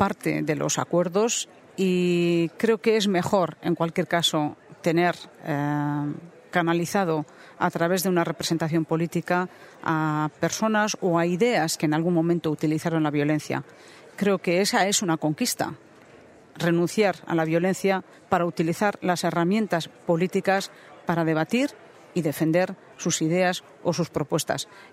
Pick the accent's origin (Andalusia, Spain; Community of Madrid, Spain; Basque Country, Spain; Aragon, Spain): Basque Country, Spain; nosotros tenemos vínculos como vascos